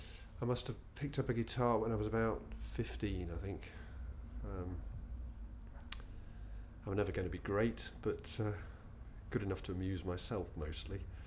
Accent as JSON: {"language": "English", "region": "East of England", "country": "United Kingdom", "tie": "born or raised there", "said": "I grew up on a farm in Essex, fruit farm."}